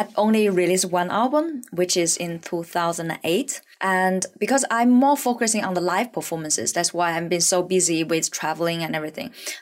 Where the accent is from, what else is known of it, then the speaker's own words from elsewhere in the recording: Liaoning, China; English is a second language; now in Shanghai, China; So my mom came to visit me in Shanghai from my hometown, Liaoning.